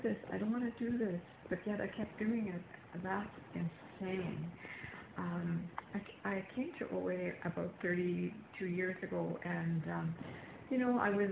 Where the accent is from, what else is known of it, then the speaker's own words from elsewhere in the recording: Manitoba, Canada; And I am from Manitoba, Canada.